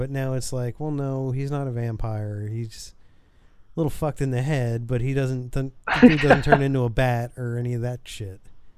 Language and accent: English; Point Pleasant, New Jersey, United States; Oh. I grew up in Point Pleasant, New Jersey.